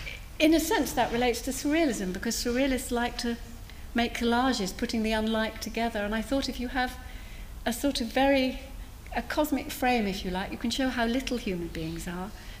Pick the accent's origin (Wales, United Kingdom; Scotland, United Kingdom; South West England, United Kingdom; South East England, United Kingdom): South West England, United Kingdom; Poole; born there; I was born in Bournemouth on the coast, in Poole, actually.